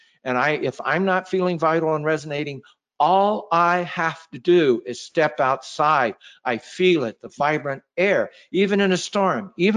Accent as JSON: {"language": "English", "town": "Dallas", "region": "Texas", "country": "United States", "tie": "born or raised there", "said": "I was born in East Texas and grew up in Dallas."}